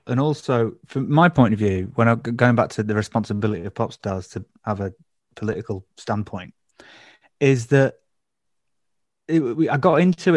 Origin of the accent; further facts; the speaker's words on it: Leeds, Yorkshire and the Humber, United Kingdom; I love doing gigs in Manchester because we're from Leeds